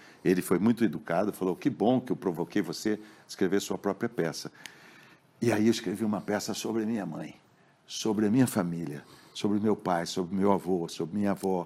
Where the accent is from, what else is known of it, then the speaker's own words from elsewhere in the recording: São Paulo, Brazil; accent: Sorocaba-Piracicaba-Botucatu regional accent; Esse é o sotaque da região de Sorocaba, Piracicaba, Botucatu, né?